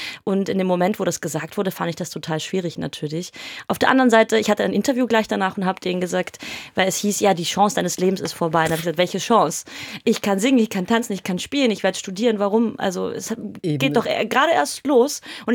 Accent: Vienna, Austria; Und ich kannte das, da wo ich groß geworden bin in Wien, dass es andersrum war.

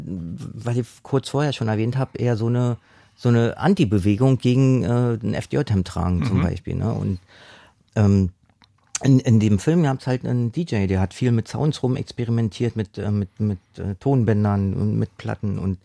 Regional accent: East Germany, Germany; Und Nachtboutique ist ein alter Begriff aus meiner Jugend in der DDR.

